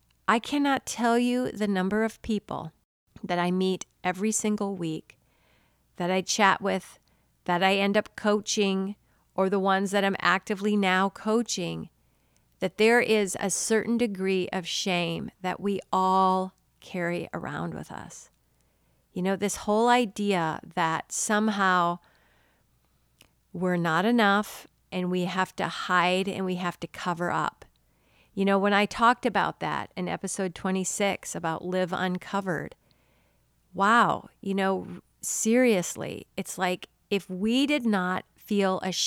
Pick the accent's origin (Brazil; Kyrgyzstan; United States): United States; Northern United States; And because I'm from the South, not anymore, I'm originally from the North, but all y'all, I desire it for all y'all with all my heart, really, seriously.